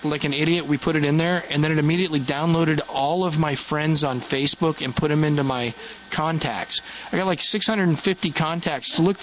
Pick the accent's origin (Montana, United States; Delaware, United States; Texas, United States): Delaware, United States; But yeah, I'm from Delaware.